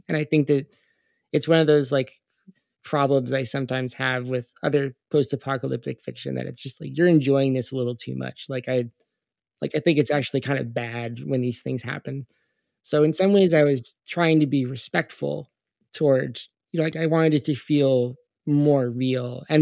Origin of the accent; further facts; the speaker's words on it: Ithaca, New York, United States; And for what it's worth, I grew up in Ithaca, New York, which is pretty close.